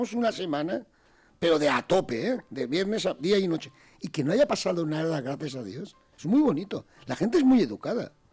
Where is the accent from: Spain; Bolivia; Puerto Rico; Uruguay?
Spain; Valencian Community; Tenemos unas narices y somos valencianos hasta la muerte.